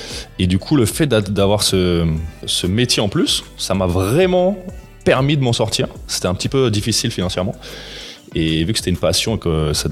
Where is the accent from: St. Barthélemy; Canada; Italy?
St. Barthélemy; Saint-Barth, moi j'ai grandi à Saint-Barth